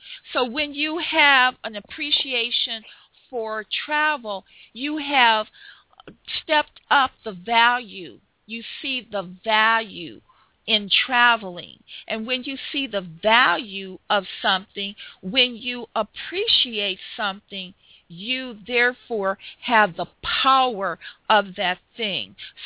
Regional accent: Chicago, Illinois, United States; You know, I'm from Chicago

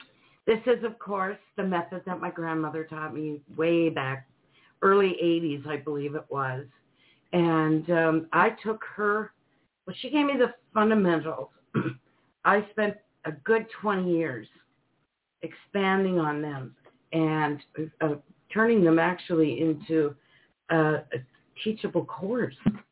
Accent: Minnesota, United States; And you know, Nicole, I don't know if I've read for you yet, but we're from Minnesota, too.

